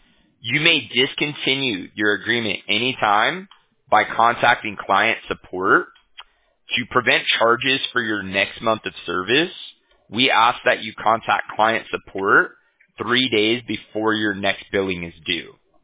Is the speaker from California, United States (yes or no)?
yes; Huntington Beach, California, United States; We're in California. Yeah, I'm from Huntington Beach.